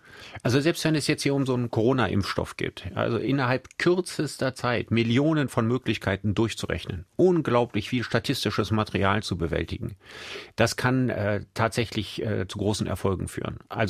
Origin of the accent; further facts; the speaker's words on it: Solingen, North Rhine-Westphalia, Germany; now in Düsseldorf, Germany; Also da, wo ich aufgewachsen bin, war jetzt keine allzu große Stadt, mittelprächtiger Verkehr.